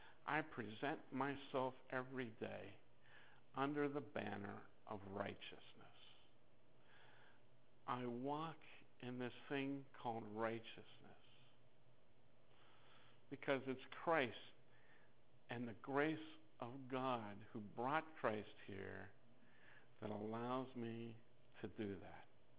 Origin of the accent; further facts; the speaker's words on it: Ohio, United States; He was from Ohio. I was from Ohio. We graduated about the same time from high school